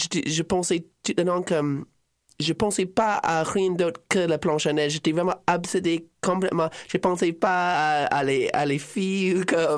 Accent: Alaska, United States; French is a second language; also born or lived in Hawaii; Je viens de Alaska et Hawaï un peu parce que j'ai passé comme les premiers 10 ans de ma vie entre les deux. J'étais comme en train de faire 6 mois à Alaska pendant l'été et comme 6 mois à Hawaï pendant l'hiver.

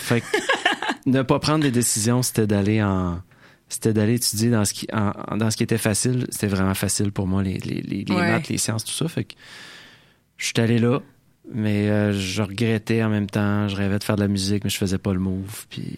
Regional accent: Cap-Chat, Quebec, Canada; Gaspésien. J'ai vécu 9 ans à Capcha.

